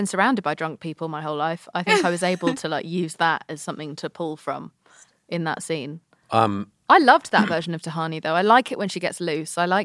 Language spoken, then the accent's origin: English; England, United Kingdom; I'm from England